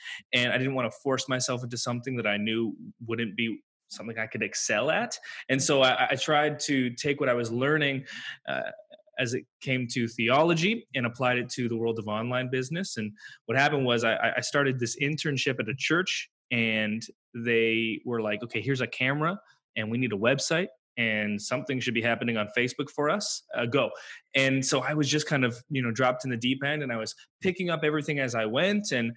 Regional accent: Ontario, Canada; I'm from Canada. My girlfriend and I moved from Ontario to Alberta, similar to moving from, let's say, New York to Montana.

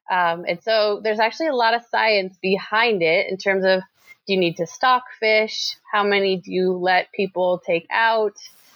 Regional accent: Helena, Montana, United States; So I am from Helena, Montana. This is where I was born. And I grew up in a very large extended family.

